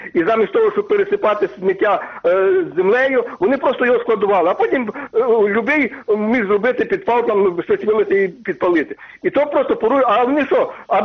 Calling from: Lviv, Lviv Oblast, Ukraine; Миколаїв, місто Львів.

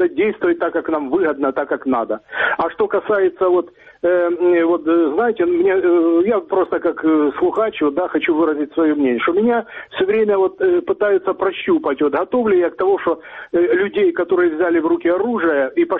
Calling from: Dnipro, Dnipropetrovsk Oblast, Ukraine; я звоню из города Днепр.

